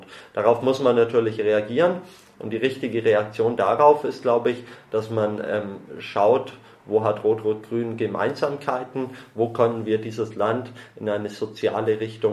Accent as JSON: {"language": "German", "town": "Nuremberg", "region": "Bavaria", "country": "Germany", "tie": "born or raised there", "said": "Ich bin 33 Jahre in Nürnberg geboren und aufgewachsen, habe 3 Kinder, lebe gerne in dieser Stadt"}